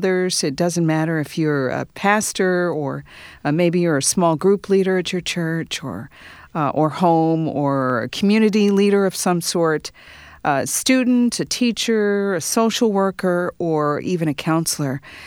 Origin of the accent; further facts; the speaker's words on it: Illinois, United States; They include Ed Stetzer from Wheaton College in my home state of Illinois